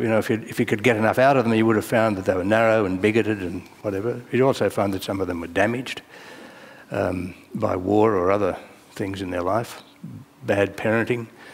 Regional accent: Victoria, Australia; growing up in South Gippsland on a little dairy farm.

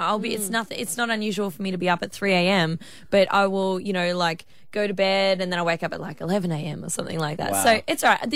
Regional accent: Townsville, Queensland, Australia; moved away; obviously Townsville is my hometown. Even though I don't live here anymore, I come back every month, for at least a week out of every single month just to be here.

